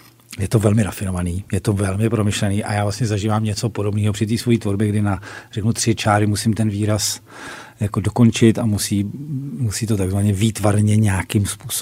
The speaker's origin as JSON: {"language": "Czech", "region": "Prague", "country": "Czechia", "tie": "born or raised there", "said": "Já jsem vyrůstal na Jižním městě. Narodil jsem se teda na Vinohradech, ale po roce mýho života, kdy jsme bydleli blízko Staroměstského náměstí, jsme se přestěhovali jako rodina tehda za hlubokého komunismu na Jižní město, který se čerstvě stavilo."}